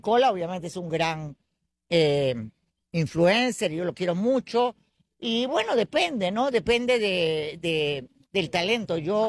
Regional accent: Peru; siendo yo peruana

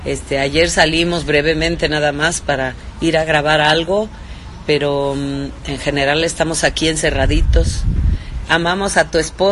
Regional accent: Oaxaca, Mexico; me gusta ir a mi tierra, a la región Triqui, a la región Costa Chica, por allá por Pinotepa Nacional, Pinotepa de Don Luis.

